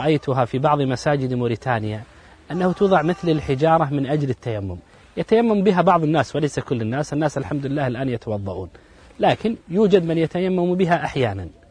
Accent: Saudi Arabia; في أحد العلماء عندنا في السعودية

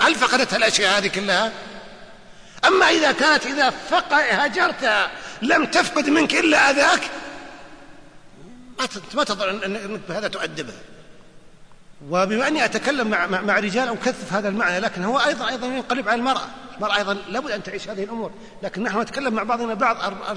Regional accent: Najd, Saudi Arabia; وعندنا طرفة نحكيها عندنا في نجد

